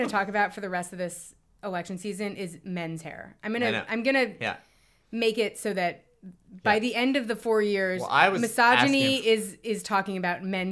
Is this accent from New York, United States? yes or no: yes; New York, United States; Suddenly, me being a New Yorker is coming more in handy than it's ever come before.